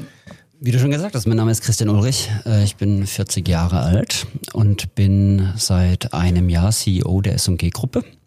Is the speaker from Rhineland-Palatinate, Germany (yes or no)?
no; Neckarsulm, Baden-Württemberg, Germany; also born or lived in Heilbronn; Allerdings bin ich in Heilbronn geboren und in Neckarsulm aufgewachsen.